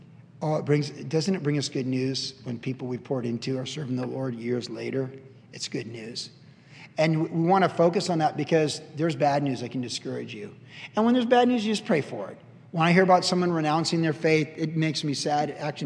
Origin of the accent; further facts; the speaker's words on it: Cleveland, Ohio, United States; And I grew up in Cleveland, so I was a Cleveland Browns fan.